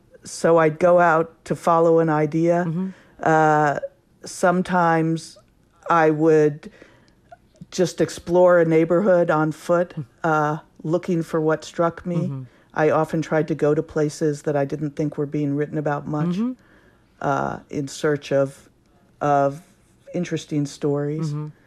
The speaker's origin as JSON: {"language": "English", "region": "East Coast", "country": "United States", "lives_now": "Los Angeles, United States", "said": "I'm from the East Coast, but I've lived in LA many years longer than I've lived in any one place elsewhere."}